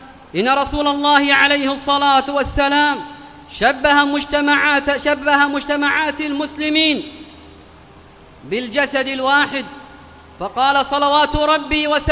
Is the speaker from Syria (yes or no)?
no; Yemen; بلادنا اليمن